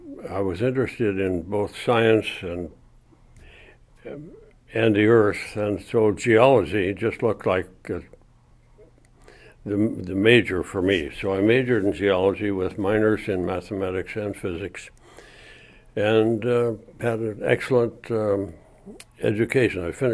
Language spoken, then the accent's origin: English; Minnesota, United States; Well, I was born in Minnesota in June 1923. And my grandparents all came from Sweden, so my parents both spoke Swedish as a first language, and I was raised in a pretty much Swedish community.